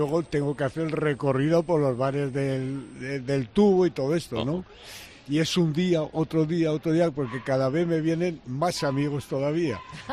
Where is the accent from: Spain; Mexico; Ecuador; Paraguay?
Spain; Zaragoza, Aragon; no solamente para mí, que soy de Zaragoza